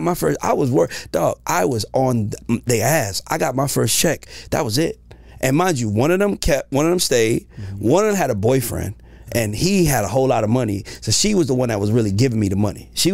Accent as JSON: {"language": "English", "town": "Atlanta", "region": "Georgia", "country": "United States", "said": "Nah, Atlanta's beautiful, brother. Uh-huh. I'm from Atlanta."}